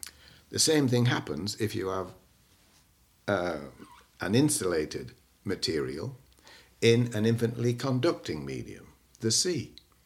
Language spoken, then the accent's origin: English; Stockport, North West England, United Kingdom; born there; I was born in November 1938 on the 15th, and I was born in Stockport.